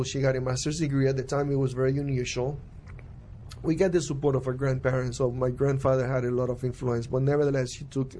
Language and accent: English; Puerto Rico; I'm originally from Puerto Rico.